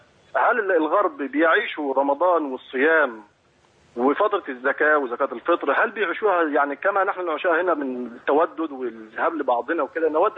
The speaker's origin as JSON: {"language": "Arabic", "country": "Egypt", "said": "بعض رجال الأعمال اللي عندنا في مصر"}